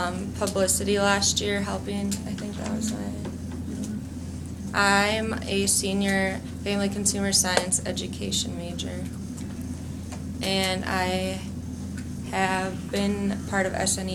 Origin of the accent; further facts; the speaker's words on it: Sioux Falls, South Dakota, United States; Sioux Falls.